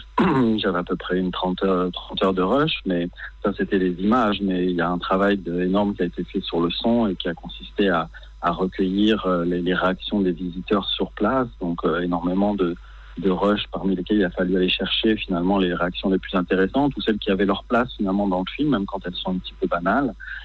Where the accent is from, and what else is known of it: France; born or raised there; now in Israel